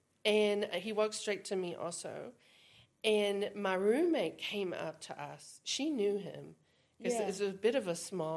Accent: North Carolina, United States; I was born in America. I was born in North Carolina, the mountains of North Carolina. I grew up on a farm in the States.

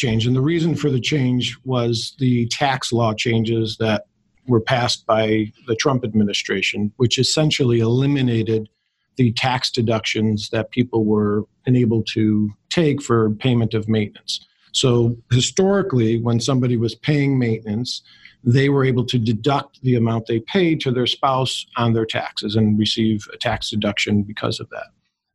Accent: Chicago, Illinois, United States; I've been practicing for 20 plus years, born and raised in Chicago, still live in Chicago with my wife, Sandra, and our two children, both who are teenagers.

